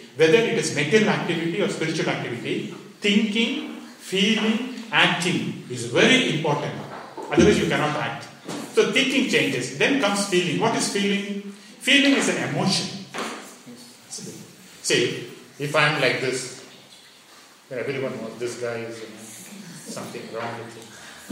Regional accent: India; moved away; When I came from India, I'm a stranger.

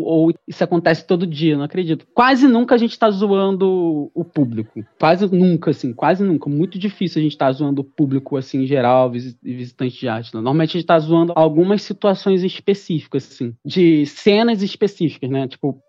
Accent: Rio de Janeiro, Brazil; A gente é carioca, porra. Porra, criado no deboche.

